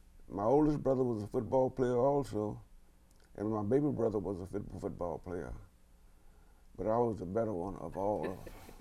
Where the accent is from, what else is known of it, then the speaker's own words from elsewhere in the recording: Hillsboro, Texas, United States; born there; I was born in 1926 in Hillsborough County. Hillsborough is about 30 miles north of Waco, Texas.